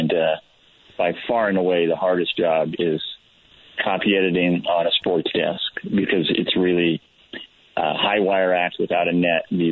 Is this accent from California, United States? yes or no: yes; Modesto, California, United States; I was born and raised in Modesto, and I always liked media.